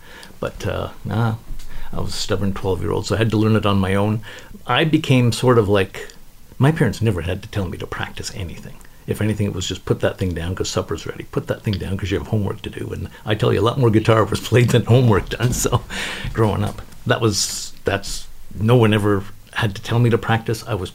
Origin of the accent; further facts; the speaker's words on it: Glace Bay, Nova Scotia, Canada; born there; I was born in Cape Breton in Glace Bay